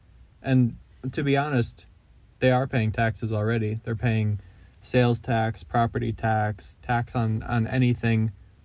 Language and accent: English; Midwest, United States; accent: Midwest; And my Midwest accent isn't that strong, but there's the Southern accent.